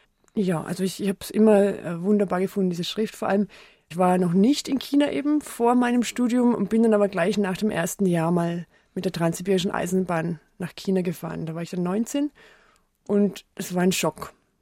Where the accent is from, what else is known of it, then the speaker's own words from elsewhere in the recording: Lower Austria, Austria; Ich komme aus einem kleinen Ort in Niederösterreich, das ist eine Stunde von Wien.